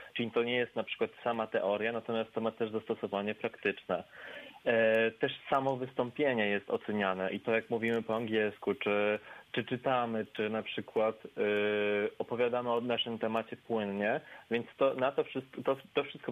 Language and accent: Polish; Toruń, Kuyavian-Pomeranian Voivodeship, Poland; moved away as an adult; now in Zielona Góra, Poland; Więc do Zielonej Góry przyjechałem z Torunia, więc województwo kujawsko-pomorskie.